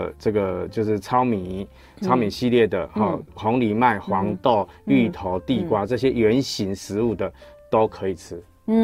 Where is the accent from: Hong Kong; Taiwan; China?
Taiwan